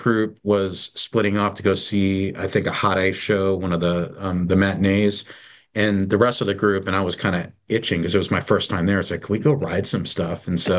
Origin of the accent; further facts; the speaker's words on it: New York, United States; I grew up in New York. I grew up going to Coney Island, New York